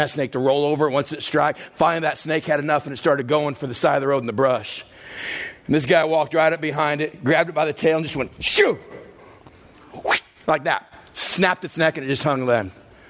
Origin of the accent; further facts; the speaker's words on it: Texas, United States; Growing up in West Texas, I saw this done once. I remember a big old rattlesnake was crossing the road. We're about 20 miles outside of El Paso where we lived.